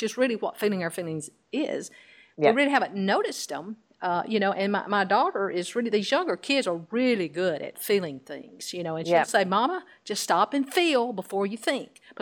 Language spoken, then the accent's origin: English; Alabama, United States; I'm from Alabama originally.